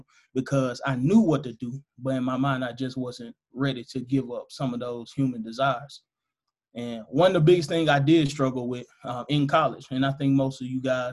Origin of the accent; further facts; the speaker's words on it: Memphis, Tennessee, United States; I'm from Memphis, Tennessee. So for the ones who don't know, Memphis is a violent city.